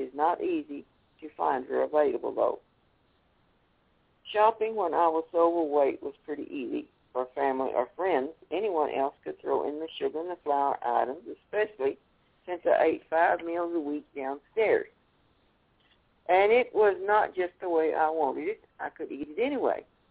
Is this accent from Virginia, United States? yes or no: no; Oklahoma, United States; from Oklahoma, and I thank you for letting me serve, and I thank you for being here, too.